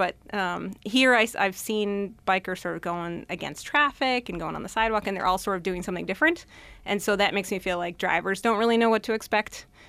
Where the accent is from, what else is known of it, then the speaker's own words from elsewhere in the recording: Boston, Massachusetts, United States; now in Rochester, United States; I used to bike commute 11 miles a day round trip when I lived in Boston. I'm from the Boston area. And when I moved to Rochester